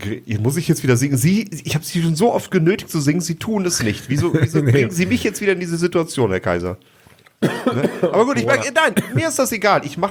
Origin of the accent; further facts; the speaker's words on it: Rhineland, Germany; Ja, als Rheinländer natürlich, absolut richtig.